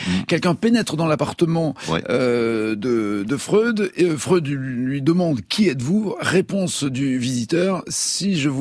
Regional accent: Alexandria, Alexandria Governorate, Egypt; Non, d'ailleurs, moi, je suis d'Alexandrie, pas du Caire.

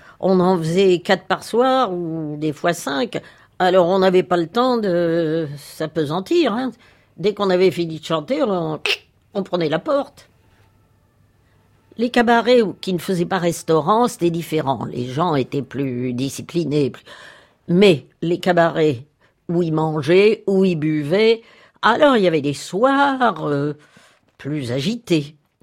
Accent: Nice, Provence-Alpes-Côte d'Azur, France; Je viens du Sud, je viens de Nice. J'étais montée à Paris, comme on dit là-bas, pour être comédienne.

